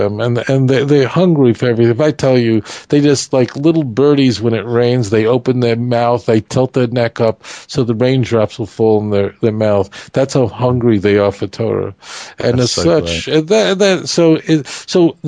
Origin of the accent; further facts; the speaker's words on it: Israel; I have to say I'm from Israel.